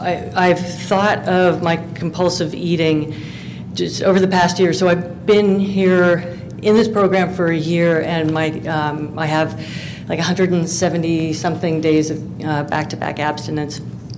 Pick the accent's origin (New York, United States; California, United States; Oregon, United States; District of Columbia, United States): California, United States; San Jose; I'm from San Jose, California.